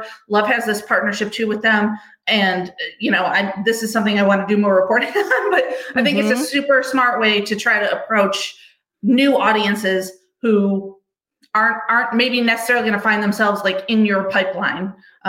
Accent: New York, United States; I grew up near Buffalo. right?

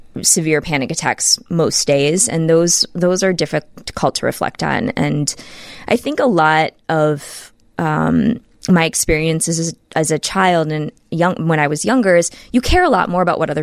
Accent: Ohio, United States; I grew up in Northeast Ohio.

